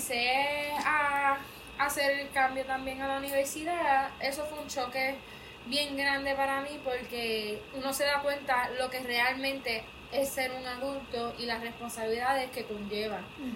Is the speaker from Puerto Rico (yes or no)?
yes; Mayagüez, Puerto Rico; Pues yo soy de aquí de Mayagüez, toda mi vida he vivido aquí en Mayagüez.